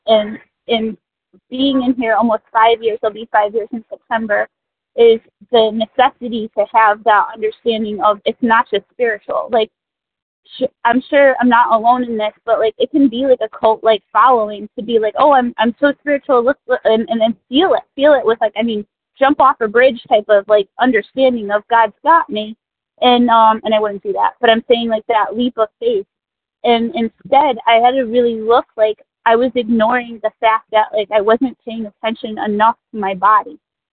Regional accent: Connecticut, United States; Yes, I'm from Connecticut. I'm very grateful to be here today.

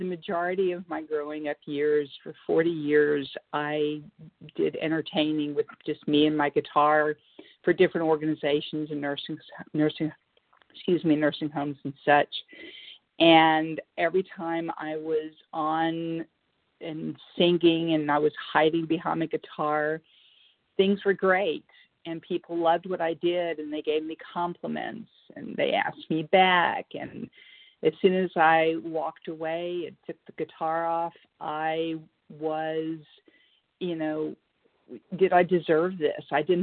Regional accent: North Carolina, United States; I'm from North Carolina, grateful to be covered

